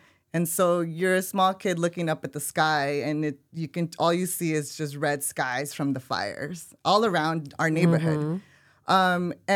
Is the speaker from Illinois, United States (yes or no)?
no; Los Angeles, California, United States; Growing up in South LA, that's what I knew. As a teenager, that's what I knew. So that was my universe, just so I can paint a picture for you of what it was like growing up here.